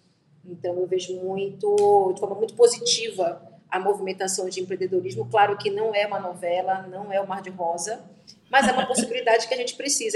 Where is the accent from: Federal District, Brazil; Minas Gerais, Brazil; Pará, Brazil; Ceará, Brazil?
Pará, Brazil; Belém; Eu sou nascida e criada em Belém do Pará.